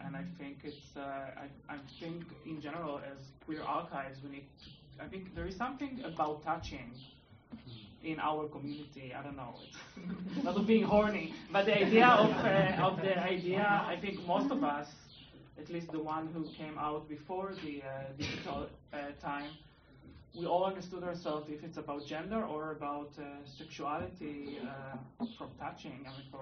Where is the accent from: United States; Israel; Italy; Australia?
Israel; now in Berlin, Germany; I'm originally from Israel. I live in Berlin